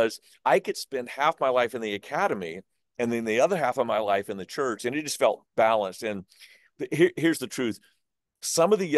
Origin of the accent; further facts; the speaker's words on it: Sacramento, California, United States; also born or lived in Portland, United States; Yeah, I hail from the West Coast, born in Portland, but grew up in Sacramento.